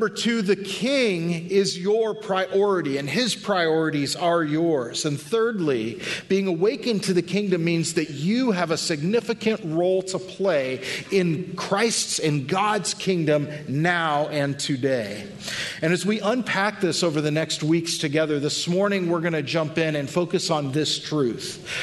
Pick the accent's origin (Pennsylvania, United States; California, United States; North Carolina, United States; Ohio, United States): California, United States; growing up in Southern California, every time the ground shook from an earthquake, I was positive Jesus was setting foot back on the planet.